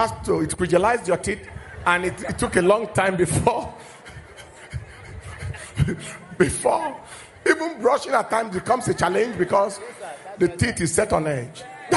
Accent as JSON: {"language": "English", "region": "Benue", "country": "Nigeria", "said": "I'm from Benue State too."}